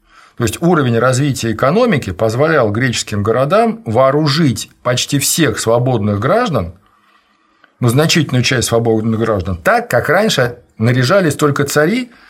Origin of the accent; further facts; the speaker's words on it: Mogilev, Mogilev Region, Belarus; born there; И я родился в Белоруссии, в городе Могилеве, где фирма отца строила комбинат химволокна